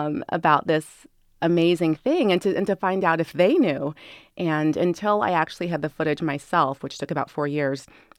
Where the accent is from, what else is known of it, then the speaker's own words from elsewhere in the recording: San Diego, California, United States; because I grew up in San Diego, California.